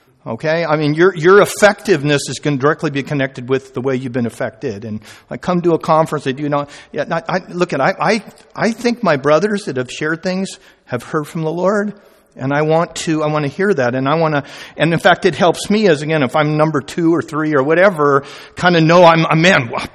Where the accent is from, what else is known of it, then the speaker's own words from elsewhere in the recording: Azusa, California, United States; I grew up in East Los Angeles, actually a little town called Azusa.